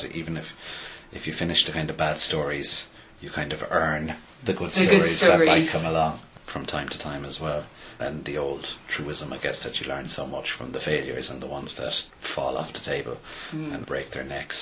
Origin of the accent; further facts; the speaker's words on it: Ireland; There's an interesting thing about when, as an Irish writer, you do speech on the page, especially with West of Ireland speech